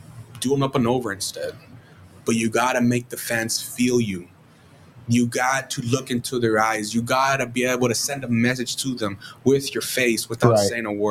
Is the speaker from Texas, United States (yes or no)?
yes; Texas, United States; And I'm like, yes, sir, but I'm from the Rio Grande Valley.